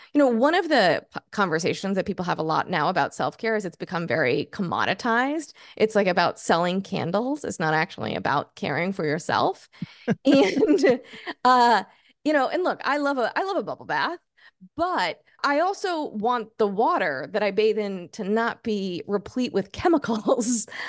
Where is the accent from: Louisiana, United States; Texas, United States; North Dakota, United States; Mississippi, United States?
Texas, United States; So I grew up in Texas, and I have a lot of friends who are sort of still in the mindset of no politics at the dinner table